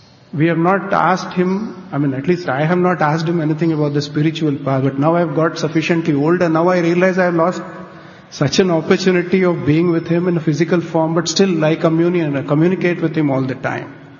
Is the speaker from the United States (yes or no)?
no; Hyderabad, Telangana, India; English is a second language; because I grew up in Hyderabad, we have that beautiful Sivam.